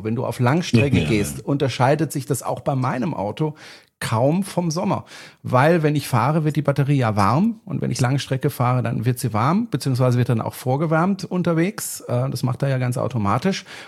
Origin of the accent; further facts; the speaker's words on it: Baden-Württemberg, Germany; ich bin Badener. Badenser.